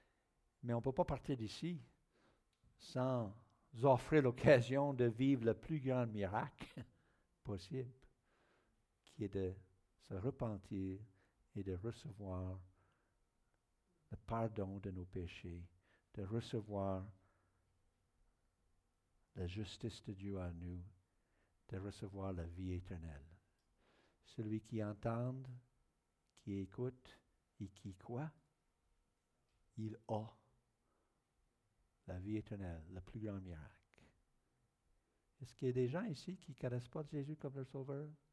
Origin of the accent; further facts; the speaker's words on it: Ontario, Canada; French is a second language; moved away as an adult; now in Quebec City, Canada; Je viens d'Ontario.